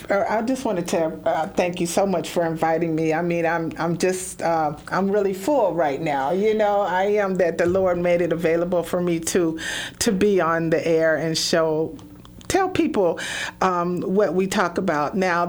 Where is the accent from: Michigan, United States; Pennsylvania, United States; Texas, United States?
Michigan, United States; moved away as an adult; now in Florida, United States; I am from Michigan originally. And we moved here to Florida a couple years ago.